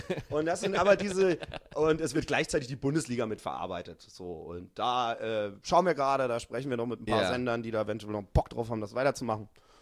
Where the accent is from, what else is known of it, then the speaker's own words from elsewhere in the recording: Hamburg, Germany; ich komme ja aus Hamburg.